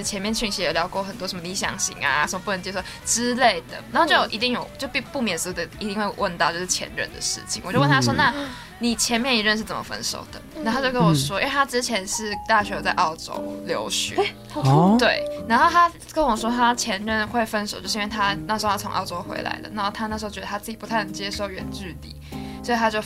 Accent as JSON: {"language": "Chinese", "country": "Taiwan", "lives_now": "United States", "said": "没错，我是台湾人，那我的时区在美国，"}